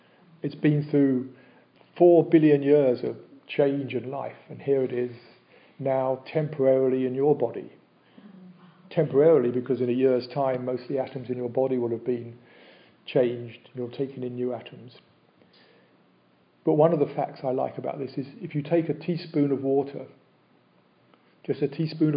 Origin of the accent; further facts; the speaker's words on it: United Kingdom; now in United States; I could say I'm British, but I'm also American now as well, so that's changed.